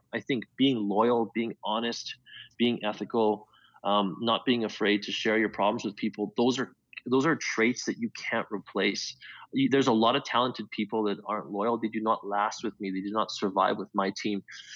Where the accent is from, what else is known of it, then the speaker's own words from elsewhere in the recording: Canada; as a Canadian basketball player, you always kind of, you grew up watching those games on TSN